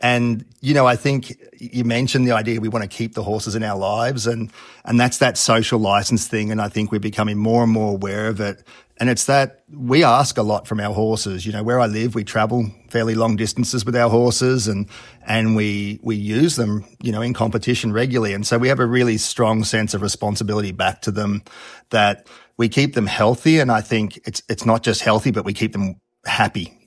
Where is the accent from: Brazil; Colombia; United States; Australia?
Australia; Coffs Harbour, New South Wales; I'm from Coffs Harbour in Australia, so basically halfway up the east coast of Australia. So very nice part of the world, very similar to Southern California in many ways, weather-wise, and nice place to live.